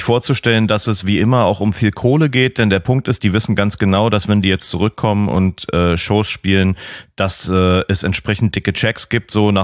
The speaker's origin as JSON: {"language": "German", "country": "Germany", "said": "ich habe auch als Piefke eine New Metal Phase gehabt."}